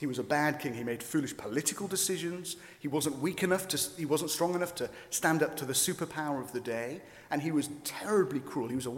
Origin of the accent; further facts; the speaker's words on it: Wales, United Kingdom; as a Welshman